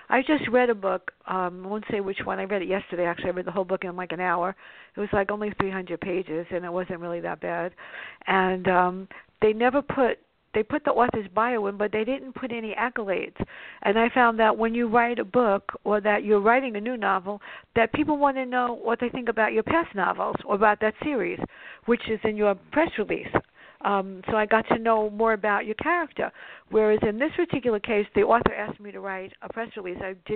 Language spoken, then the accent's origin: English; Bronx, New York, United States; it was about my sister and our antics growing up in the South Bronx.